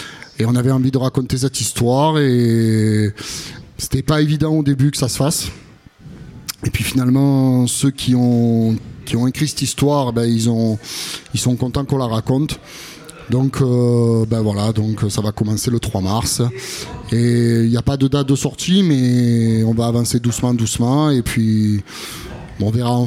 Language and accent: French; Marseille, Provence-Alpes-Côte d'Azur, France; Alors, nous … on est issus des quartiers est de Marseille.